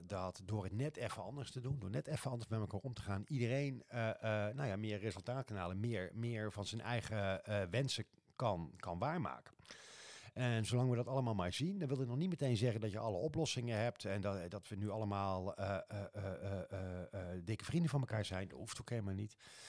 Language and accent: Dutch; Gelderland, Netherlands; Nu ben ik zelf geen Twent, zoals je vast al wel gehoord had, maar ik kom van de Veluwerand.